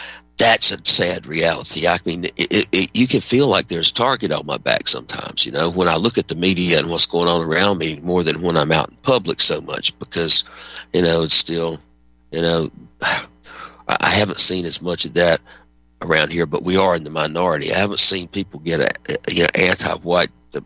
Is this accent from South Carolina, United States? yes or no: yes; Dark Corner, South Carolina, United States; Oh, I guess I'm a creature of where I was raised here in Dark Corner. I'm this Dark Corner hillbilly. It's the only place I've ever really been much. I never made it out of Dixie